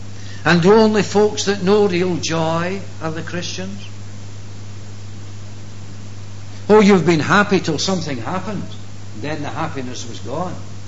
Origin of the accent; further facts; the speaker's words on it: Kilmarnock, Scotland, United Kingdom; also born or lived in Coatbridge; Now I come from Kilmarnock, but in those early days I was born in outside Cote Bridge in Lanarkshire, in a little village called Garcherry.